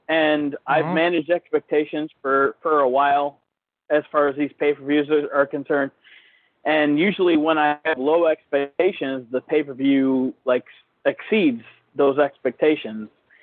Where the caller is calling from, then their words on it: Toledo, Ohio, United States; I'm from Toledo, Ohio.